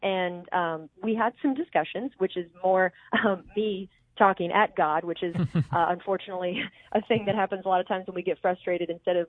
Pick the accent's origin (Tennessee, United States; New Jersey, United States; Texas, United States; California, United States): Texas, United States; Dallas; I grew up in Dallas.